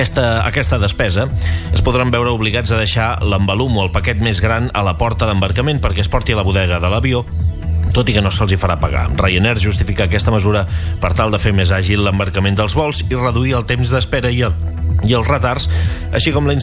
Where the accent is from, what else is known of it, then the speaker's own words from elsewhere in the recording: Catalonia, Spain; tot allò que faci o desfaci incideix directament als que som del Baix Empordà.